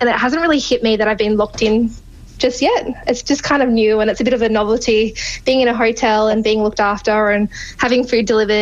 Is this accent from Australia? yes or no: yes; Australia; I'm really fortunate as well because I'm from Australia.